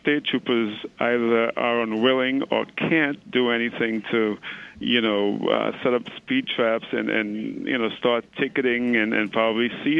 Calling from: Astoria, New York, United States; I'm calling right now from Astoria, Queens.

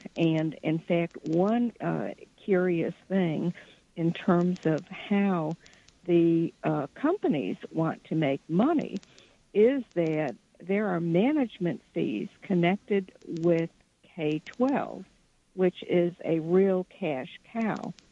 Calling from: Texas, United States; I'm calling from Texas, and I do have connections in Pennsylvania. Actually, my family is originally from the coal mining area of Pennsylvania

